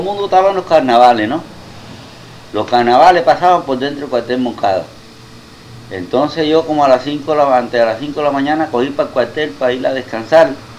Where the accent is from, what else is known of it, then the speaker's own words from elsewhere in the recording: Havana, Cuba; No, yo soy natural de La Habana.